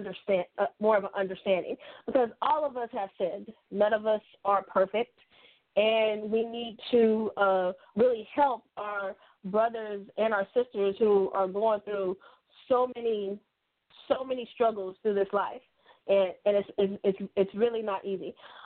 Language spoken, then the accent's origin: English; Kansas City, Missouri, United States; I am from Kansas City, Missouri.